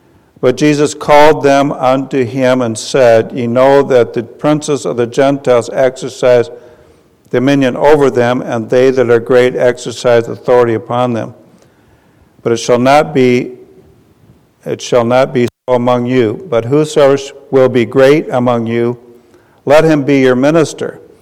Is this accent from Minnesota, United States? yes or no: yes; Willmar, Minnesota, United States; We are from Minnesota, and we're from Wilmer, Minnesota, which is the turkey capital of the world